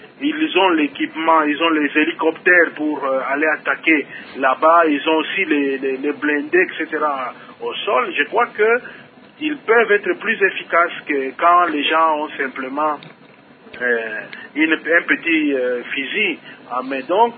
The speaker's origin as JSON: {"language": "French", "country": "DR Congo", "said": "en tant que Congolais"}